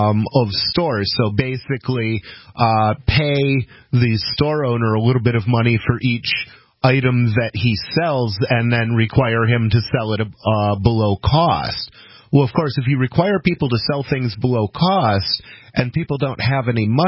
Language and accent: English; Ann Arbor, Michigan, United States; I'm from Ann Arbor, which is just a little bit outside Detroit.